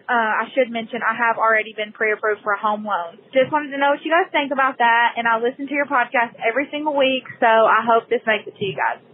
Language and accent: English; Kingsport, Tennessee, United States; I'm from Kingsport, Tennessee.